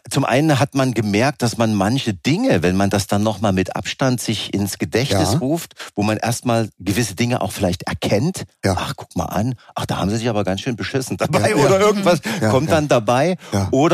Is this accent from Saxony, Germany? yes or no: yes; Saxony, Germany; accent: Saxon; mit meinem sächsischen Dialekt